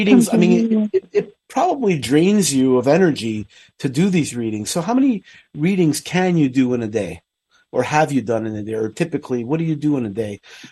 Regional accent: Montreal, Quebec, Canada; now in United States; I'm originally from Montreal, so but I've been in the States 26, 27 years already. So, it's been a while. I married my wife, who's from here

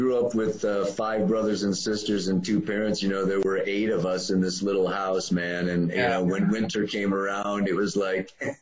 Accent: Chicago, Illinois, United States; I remember the snow, actually. I grew up in Chicago.

